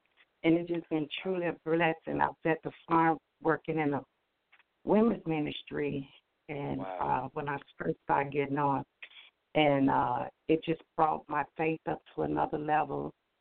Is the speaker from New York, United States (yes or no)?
no; Genesee, Illinois, United States; I'm from Genesee, Illinois.